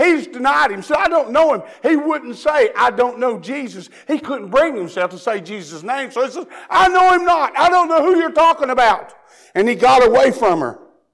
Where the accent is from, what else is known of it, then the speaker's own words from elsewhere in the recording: Tennessee, United States; "You're not from here. You're from Tennessee, aren't you?" Now, here, my accent gives me away. Not as bad now as it used to be, but it gives.